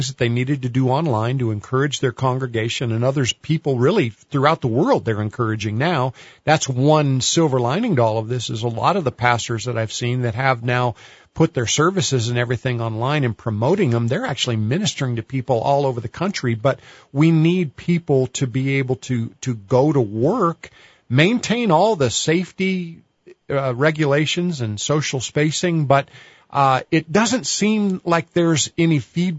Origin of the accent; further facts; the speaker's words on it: Albuquerque, New Mexico, United States; I'm from Albuquerque. I have spent some time in southeast New Mexico.